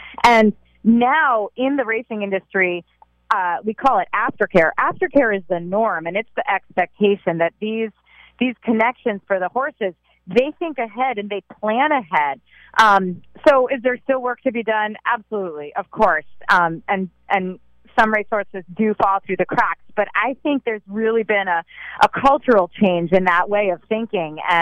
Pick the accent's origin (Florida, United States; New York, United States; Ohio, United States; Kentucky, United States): New York, United States; Saratoga; I grew up near Saratoga Racetrack in upstate New York and spent a lot of time at the track.